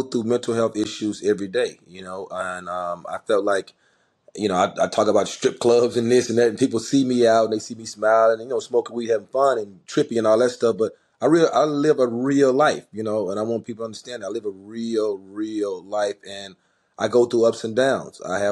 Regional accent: Memphis, Tennessee, United States; and you know, growing up in Memphis.

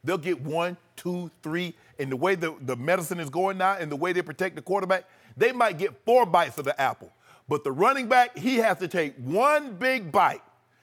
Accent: Glenville, Georgia, United States; Skip, you don't realize how many people in my hometown of Glenville, Georgia, always tell my sister, tell …, lay off my Cowboys.

